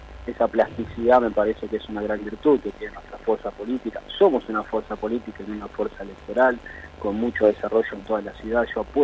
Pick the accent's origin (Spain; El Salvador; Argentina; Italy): Argentina; Lanús, Buenos Aires Province; Mis abuelos, mi hija, somos todos de Lanús.